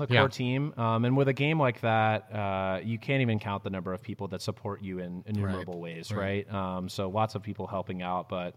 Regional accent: Dallas, Texas, United States; So I grew up in Dallas, and my folks were both in technology, so we always had computers at the house.

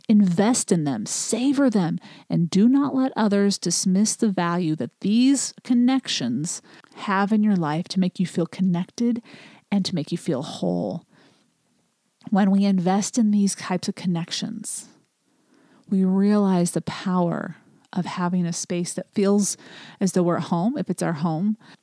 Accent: United States; I appreciated it being an American, getting some history.

